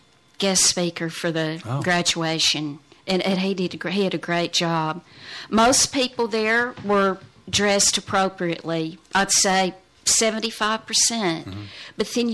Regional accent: Southern United States, United States; I grew up in the South and went to church, you know, in Sunday school every Sunday

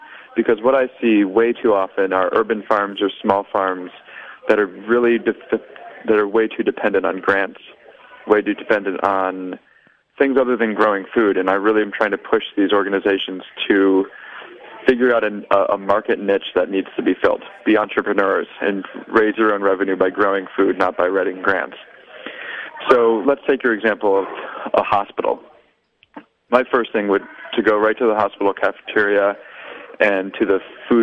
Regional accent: Baltimore, Maryland, United States; now in Brooklyn, United States; I am from the Washington, D.C., Baltimore area.

